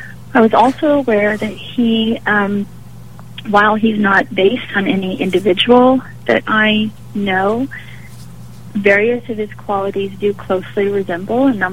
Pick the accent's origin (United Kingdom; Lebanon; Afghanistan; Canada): Canada; St. Albert, Alberta; now in United States; this was not an experience that I had growing up in St. Albert